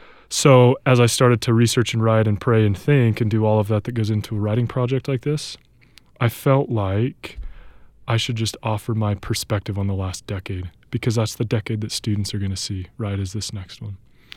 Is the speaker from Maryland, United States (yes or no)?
no; Rexburg, Idaho, United States; So I was raised in Rexburg. I wasn't born in Rexburg, but I was raised here. And my parents still live in Rexburg.